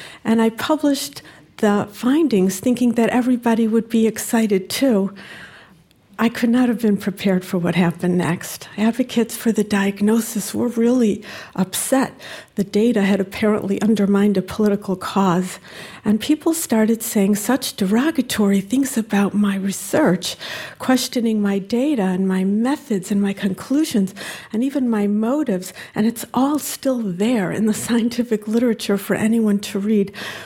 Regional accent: Cleveland, Ohio, United States; I grew up in the Jewish community of Cleveland, Ohio, which was also home to hundreds of Holocaust survivors who emigrated from DP camps following the war.

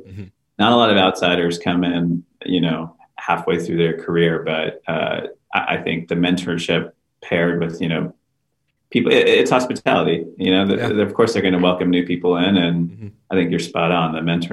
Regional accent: Houston, Texas, United States; now in Austin, United States; my wife and I, we're from Texas, we're from Houston.

